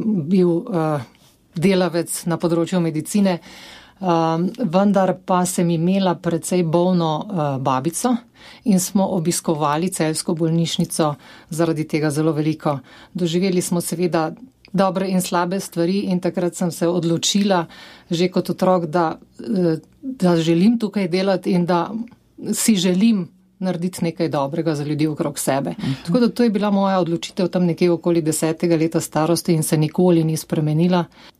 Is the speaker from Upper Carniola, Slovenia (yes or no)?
no; Vojnik, Savinja, Slovenia; Živela sem na deželi, izhajam iz Vojnika pri Celju.